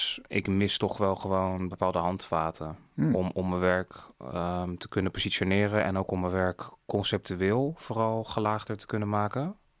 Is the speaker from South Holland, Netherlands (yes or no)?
yes; Krimpen aan den IJssel, South Holland, Netherlands; Molukse wijk in Krimpen aan de IJssel. Dat is het dorp waar ik ben opgegroeid.